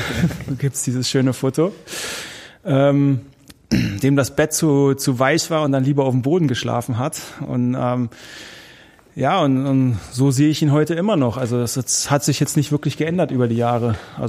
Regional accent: North Rhine-Westphalia, Germany; Dann ist die Tour de France durch meinen Heimatort mal gefahren. An Rheinbach vorbei Richtung Koblenz

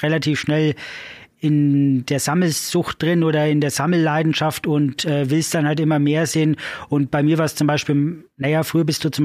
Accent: Nuremberg, Bavaria, Germany; weil ich komme ja ursprünglich aus Nürnberg.

